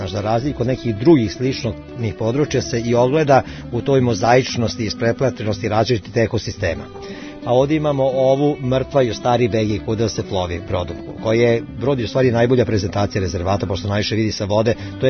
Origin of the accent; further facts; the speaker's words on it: Perlez, Vojvodina, Serbia; ja sam odrastao tu u Perlezu na obodu rezervata.